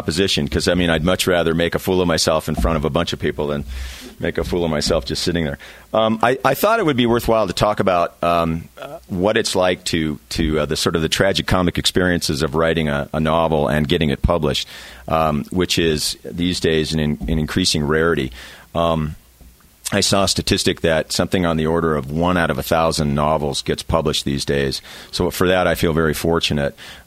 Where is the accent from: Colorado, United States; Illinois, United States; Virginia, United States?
Colorado, United States; Denver; And I grew up in Denver. I went to school at Colorado State University, where I started out as a pre-med major, pre-med bioscience major.